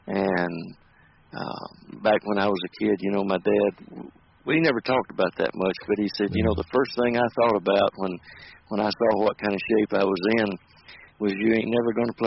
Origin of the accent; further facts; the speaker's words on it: Cullman, Alabama, United States; Well, I was born in 1961, and I was born in North Alabama, Cullman, Alabama, and I live here right across the road from where I was raised. So I've been here all my life.